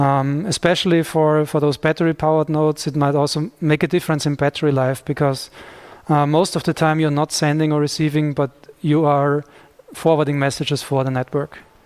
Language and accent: English; Graz, Styria, Austria; So for instance, in my hometown of Graz, we do have one router